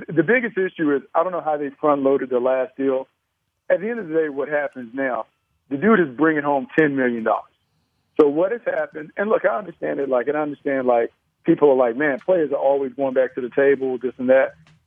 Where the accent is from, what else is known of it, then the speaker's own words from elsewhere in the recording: Raleigh, North Carolina, United States; Chris Paul is from close to where I'm from, my hometown in Raleigh.